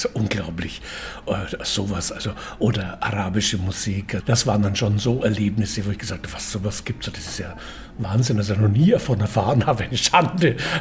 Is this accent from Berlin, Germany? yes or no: no; Regensburg, Bavaria, Germany; ich bin aus Regensburg. Regensburg hatte immer durch seine mittelalterliche Tradition